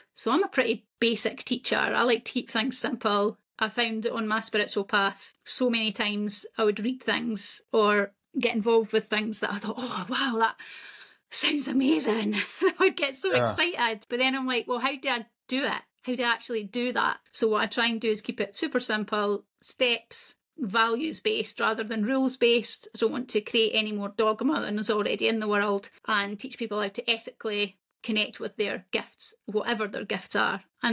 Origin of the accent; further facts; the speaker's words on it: Scotland, United Kingdom; I'm Scottish. That's where I'm from.